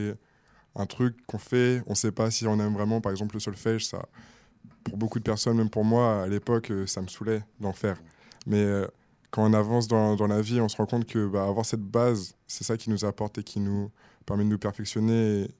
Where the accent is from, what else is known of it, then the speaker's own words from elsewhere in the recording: Chartres, Centre-Val de Loire, France; Je suis originaire de Chartres de base.